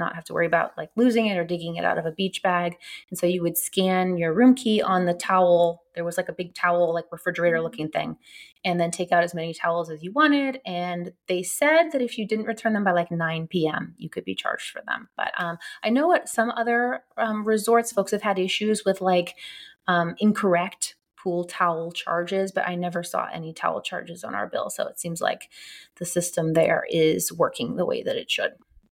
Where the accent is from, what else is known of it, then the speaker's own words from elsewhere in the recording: California, United States; I grew up in California where the ocean is like cold.